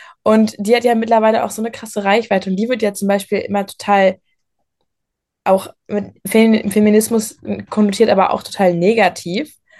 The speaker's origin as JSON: {"language": "German", "town": "Essen", "region": "North Rhine-Westphalia", "country": "Germany", "said": "ich bin auch 17 Jahre alt und ich komme aus Essen."}